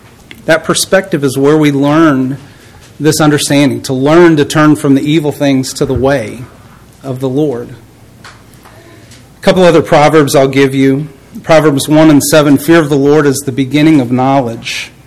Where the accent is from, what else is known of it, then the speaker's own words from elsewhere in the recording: Pekin, Illinois, United States; So I'm at Prince Road a lot, but I'm from Pekin, Peoria, Illinois.